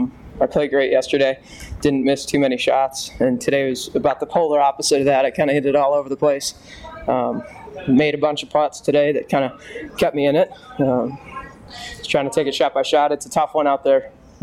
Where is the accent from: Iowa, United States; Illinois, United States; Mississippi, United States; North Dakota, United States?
Illinois, United States; Chicago; I do have some history here. I grew up in Illinois. I grew up in Chicago, so I played the Illinois State Junior Am a bunch here.